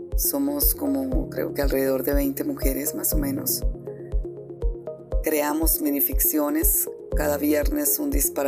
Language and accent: Spanish; Cúcuta, Norte de Santander, Colombia; now in Cali, Colombia; abrazo gigante desde Cali, Colombia. Un abrazo con sabor a la perla del norte, que es como llaman a mi ciudad natal.